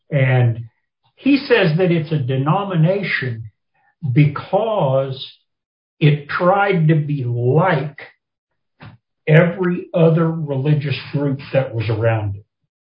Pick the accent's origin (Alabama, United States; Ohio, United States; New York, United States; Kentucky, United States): Kentucky, United States; I grew up worshiping in Kentucky